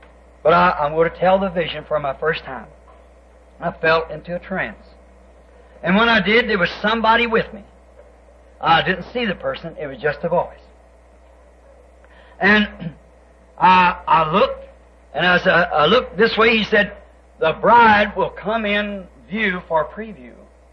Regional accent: United States; Now, I am an American.

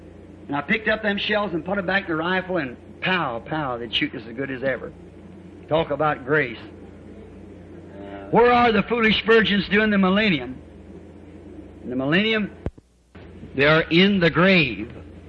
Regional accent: Kentucky, United States; born there

